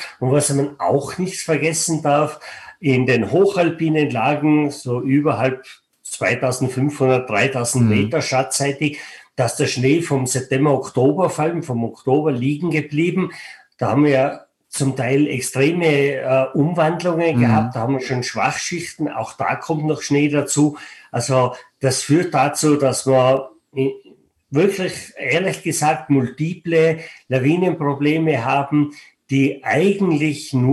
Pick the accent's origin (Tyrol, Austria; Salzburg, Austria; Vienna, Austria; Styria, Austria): Tyrol, Austria; ich bin selber ein Mensch aus den Bergen. Ich bin geboren und aufgewachsen im Stubaital und sitze momentan im Stubaital